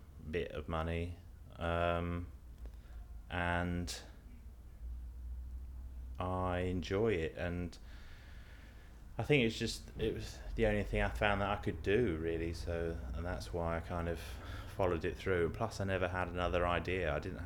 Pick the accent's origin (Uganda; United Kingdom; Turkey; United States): United Kingdom; Peterborough, East of England; also born or lived in Birmingham; Yeah, I'm originally from Peterborough, where I live now. I went to university in Birmingham when I was 18 and lived there for 13 years.